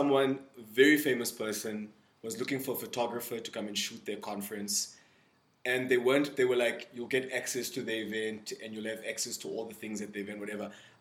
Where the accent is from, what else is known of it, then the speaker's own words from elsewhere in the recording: Mahikeng, North West, South Africa; You guys were in my hometown, by the way. You guys were in Mafeking.